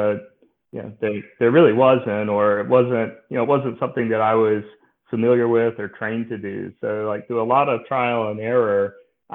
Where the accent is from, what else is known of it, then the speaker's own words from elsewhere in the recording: Charlotte, North Carolina, United States; So that's me. I actually grew up in Charlotte. My parents moved from Robeson County to Charlotte